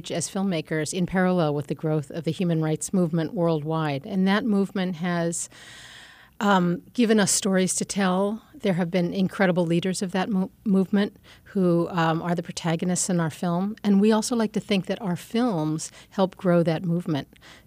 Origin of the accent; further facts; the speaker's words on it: Pennsylvania, United States; I'm from the Appalachian Mountains in Pennsylvania, a town of about 2,000 people. It was an Irish-American enclave